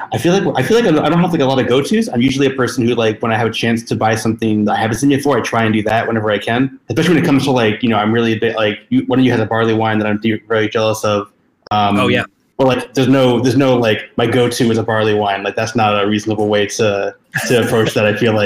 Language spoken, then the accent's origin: English; Michigan, United States; I'm from Michigan, so I have a deep Michigan taste in beer.